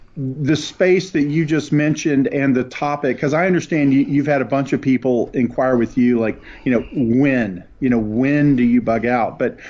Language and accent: English; Tennessee, United States; accent: mountain accent; when I go home, to where I grew up in East Tennessee, it feels comfortable. I know their accent, that sort of mountain accent